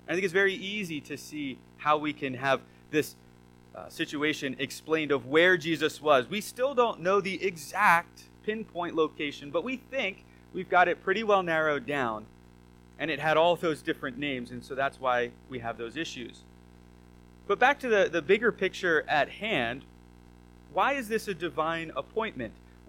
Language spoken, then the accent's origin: English; Pennsylvania, United States; the Lehigh Valley area is where I was raised. I wouldn't tell people from the Lehigh Valley that I was from Lehigh Valley area because I didn't actually live in the Lehigh Valley. I lived just outside of it.